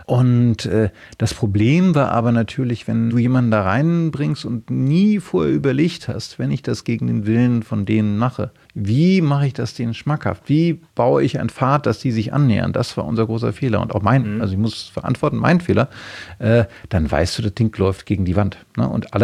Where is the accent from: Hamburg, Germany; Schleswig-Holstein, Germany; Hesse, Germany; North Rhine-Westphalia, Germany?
Hamburg, Germany; now in Berlin, Germany; gerade kann ich das als Hamburger mit Berliner Migrationshintergrund sehr gut erkennen